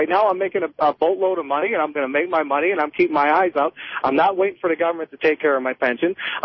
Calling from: Howell, Michigan, United States; I'm from Howell, actually.

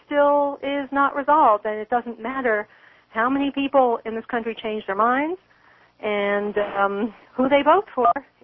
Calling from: British Columbia, Canada; why I'm in British Columbia right now.

